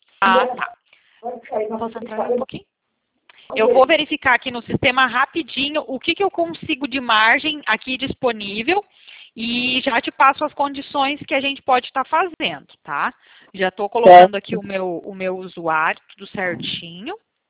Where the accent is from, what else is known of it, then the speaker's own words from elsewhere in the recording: Toledo, Paraná, Brazil; Eu sou aqui do Paraná, menina.